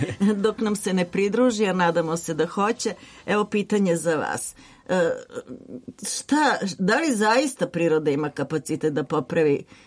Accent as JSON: {"language": "Serbian", "region": "Belgrade", "country": "Serbia", "said": "Kod nas, u Srbiji, u Beogradu"}